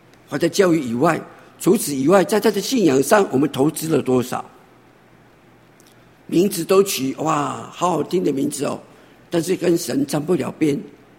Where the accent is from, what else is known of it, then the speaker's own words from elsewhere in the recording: China; 以我们中国人的这种传统在命名的